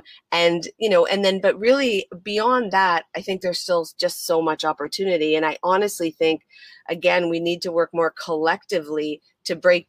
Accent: Toronto, Ontario, Canada; I'm Canadian, I'm Toronto, so you always got to drop a Canadian term when you can. So shout out Toronto.

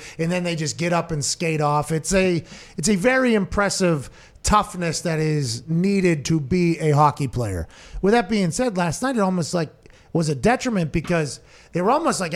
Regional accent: Texas, United States; I'm from Texas.

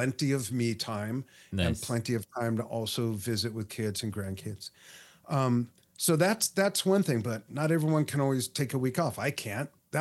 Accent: Los Angeles, California, United States; also born or lived in Las Vegas; We were living in Las Vegas. I went there by way of growing up in Los Angeles.

